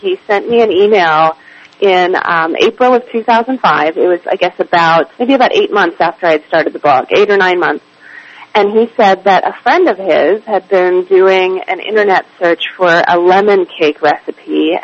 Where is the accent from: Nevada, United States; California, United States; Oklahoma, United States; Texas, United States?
Oklahoma, United States; Yeah, well, I grew up with wonderful beef in Oklahoma